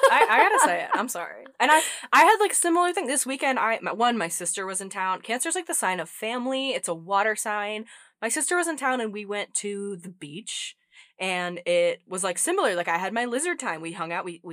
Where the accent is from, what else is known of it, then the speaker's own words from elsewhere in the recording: Texas, United States; I mean, I'm from Texas. Like, those lakes are weirdly warm.